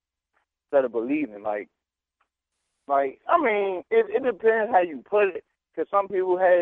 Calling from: Maryland, United States; Yeah, I'm from Glenard, Maryland.

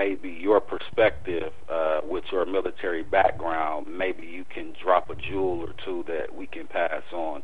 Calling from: Milwaukee, Wisconsin, United States; I'm chiming in from Milwaukee. In Milwaukee, Wisconsin, we have something called Job Corps.

